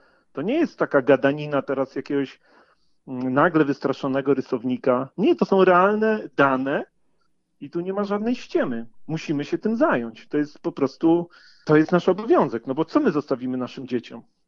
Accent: Łódź, Łódź Voivodeship, Poland; a jestem też z Łodzi, więc wiem, jak wygląda problem pieców.

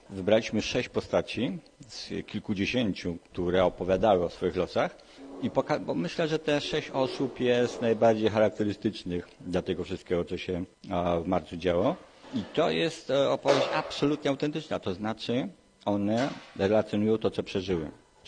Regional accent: Warsaw, Masovian Voivodeship, Poland; też jestem z pokolenia powojennego. Sam uczestniczyłem w wydarzeniach marcowych pod Uniwersytetem w Warszawie, bo jestem warszawiakiem

